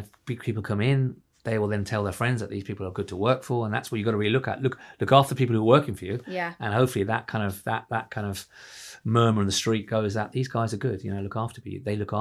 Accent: Ireland; now in London, United Kingdom; I came from Ireland into London.

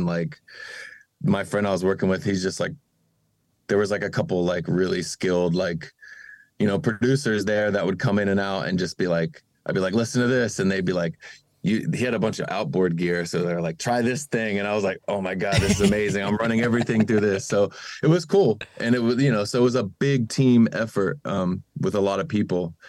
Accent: United States; Because I'm American, but like

